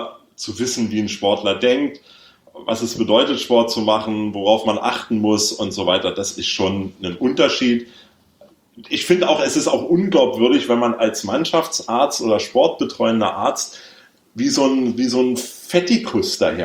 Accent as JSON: {"language": "German", "region": "Berlin", "country": "Germany", "tie": "born or raised there", "said": "ich bin ja in West-Berlin aufgewachsen."}